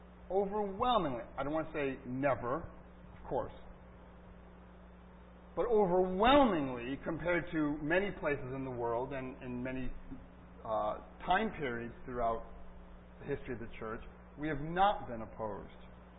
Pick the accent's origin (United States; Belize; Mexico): United States; that's hard for us, I think, for many of us as American Christians.